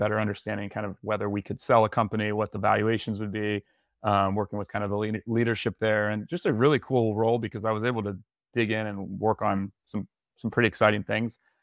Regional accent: Tallahassee, Florida, United States; And I'm from Tallahassee, Florida

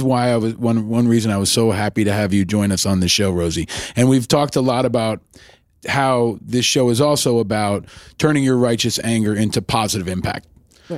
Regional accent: New York, United States; I grew up in New York, of course.

